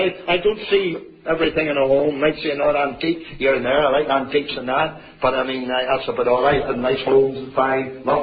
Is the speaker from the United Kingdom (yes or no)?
yes; Northern Ireland, United Kingdom; I was brought up in the Sunday school. In the Sunday school in Northern Ireland